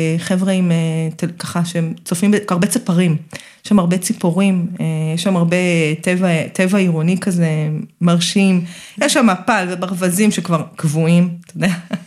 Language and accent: Hebrew; Petah Tikva, Central District, Israel; אני גדלתי בפתח תקווה, ובאמת, את רוב הילדות שלי עברתי בשדה תפוחי אדמה שהיה ליד הבית, וכמובן בפרדסים, הרי פתח תקווה הייתה ידועה, כן, מפורסמת בפרדסים